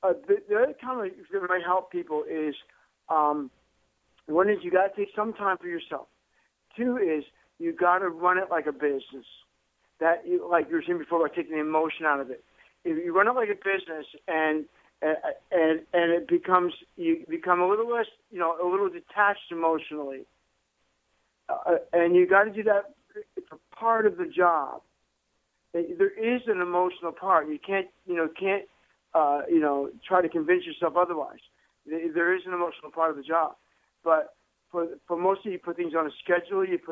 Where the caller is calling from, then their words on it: Bennettsville, South Carolina, United States; I'm in Bennettsville.